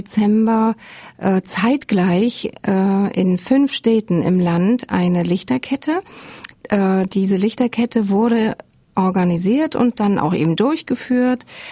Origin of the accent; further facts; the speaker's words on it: Rostock, Mecklenburg-Vorpommern, Germany; born there; Ich bin gebürtige Rostockerin, verheiratet, zwei Söhne